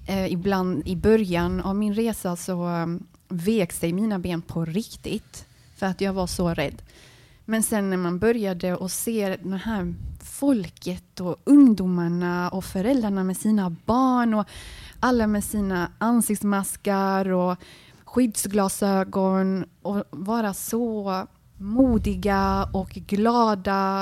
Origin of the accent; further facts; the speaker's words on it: Sweden; born there; jag är född här i Sverige.